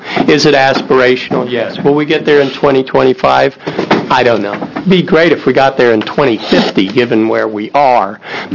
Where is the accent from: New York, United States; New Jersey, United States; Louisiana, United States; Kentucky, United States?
New York, United States; Representative Greenleck, I grew up in New York, so I know cynical in spades.